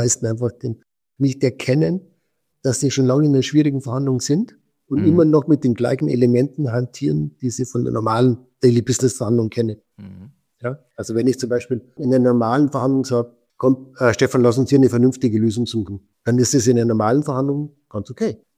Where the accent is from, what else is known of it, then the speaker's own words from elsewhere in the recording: Switzerland; ich bin ein Schweizer